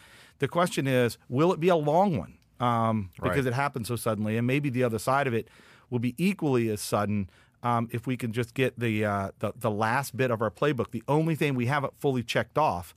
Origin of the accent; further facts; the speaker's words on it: West Virginia, United States; And so I am from West Virginia.